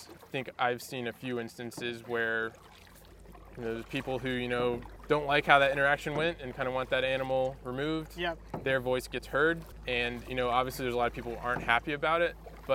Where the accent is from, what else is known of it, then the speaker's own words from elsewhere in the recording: the South, United States; growing up in the South, like people do not like venomous snakes